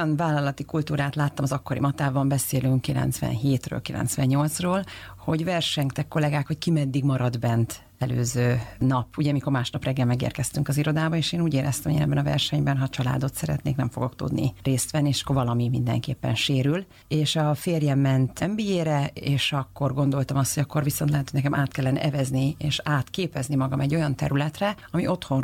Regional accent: Újfalu, Hajdú-Bihar, Hungary; én vidéki vagyok, mert egy újfalui, Hajdú-Bihari

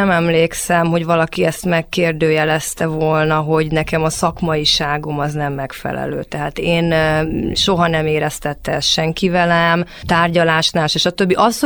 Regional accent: Hungary; Magyarországról egy fiatal, egy nő, mondjuk pont ez kuriózum is volt

